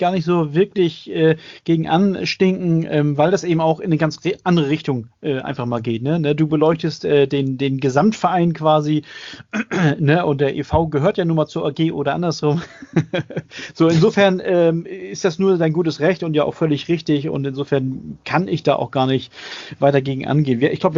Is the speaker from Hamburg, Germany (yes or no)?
yes; Hamburg, Germany; born there; Ich bin Hamburger Jung. Ich bin in Hamburg-Eppendorf geboren.